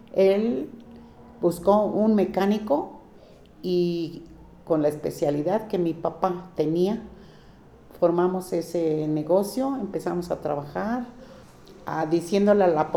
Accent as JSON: {"language": "Spanish", "town": "San Bartolomé", "region": "State of Mexico", "country": "Mexico", "tie": "born or raised there", "said": "Soy originaria de San Bartolomé, Estado de México."}